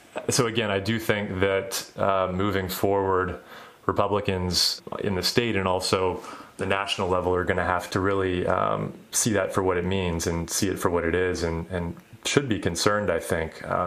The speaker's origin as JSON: {"language": "English", "town": "Atlanta", "region": "Georgia", "country": "United States", "tie": "born or raised there", "said": "I grew up in Atlanta, yeah. In Atlanta, we, in Georgia, generally, we have a saying, thank God for Alabama"}